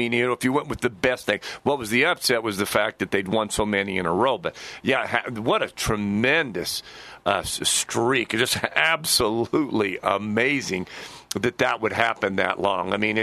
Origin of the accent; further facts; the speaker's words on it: Kearney, Nebraska, United States; Hey, that's nothing because I'm from Kearney, Nebraska.